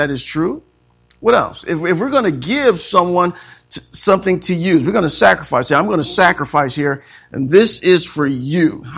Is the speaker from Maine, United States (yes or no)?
no; Joliet, Illinois, United States; I'm from Joliet.